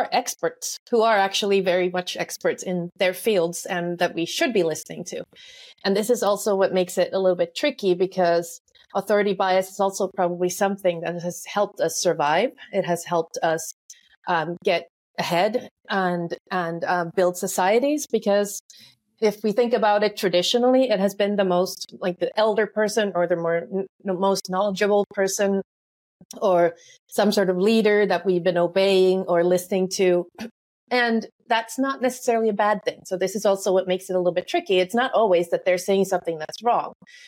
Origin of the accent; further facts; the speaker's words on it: Finland; English is a second language; I am from Finland. I live in Finland at the moment as well.